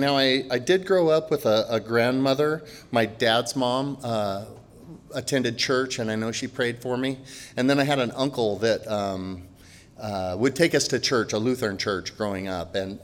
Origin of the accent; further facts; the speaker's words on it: Pullman, Washington, United States; I was born and raised in the Pullman area, and my grandparents had a big farm out there